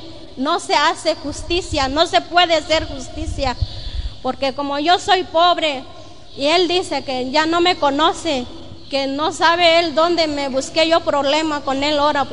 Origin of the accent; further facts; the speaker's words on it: San Martín Peras, Oaxaca, Mexico; now in Torreón, Mexico; Yo vengo parte de Oaxaca, de San Martín Peras. Ya tengo 6 años que viviendo aquí en Torreón